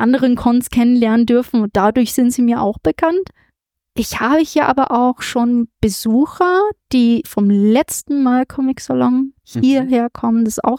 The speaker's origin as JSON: {"language": "German", "country": "Germany", "accent": "German", "said": "Auch im englischen Raum, dass sich mein deutscher Akzent zum Beispiel ein bisschen reduzieren lässt und dafür britisches Englisch sich einfindet."}